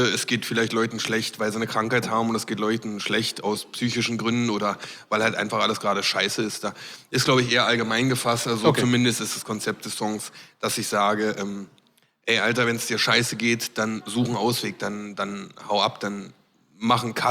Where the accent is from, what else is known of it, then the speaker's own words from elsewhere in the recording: Berlin, Germany; wir sind aus Berlin, wir leben hier, wir sind hier groß geworden.